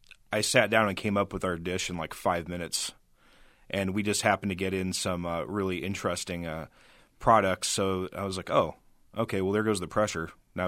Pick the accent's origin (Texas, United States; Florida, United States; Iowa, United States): Iowa, United States; Denison; like even in my hometown, Denison, Iowa, we have a taco truck now